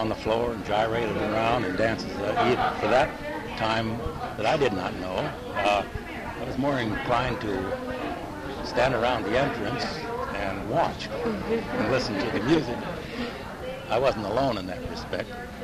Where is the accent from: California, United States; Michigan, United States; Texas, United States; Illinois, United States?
California, United States; San Diego; also born or lived in Anaheim; I was born in Anaheim, California in 1908. My family had been in San Diego, and in fact, my mother and dad had been married here in 1896.